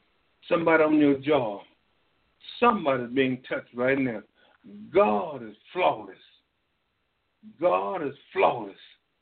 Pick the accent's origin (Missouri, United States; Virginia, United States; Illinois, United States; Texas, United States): Texas, United States; Bryan; Now, in my hometown, Bryan, Texas, I believe when I first met the Lord Jesus Christ on McElroy Street, when I first met him at 9 years old